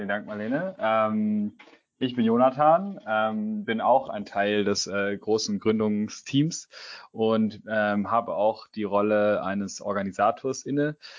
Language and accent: German; Southern Germany, Germany; Komme eigentlich aus Süddeutschland, da ist meine Heimat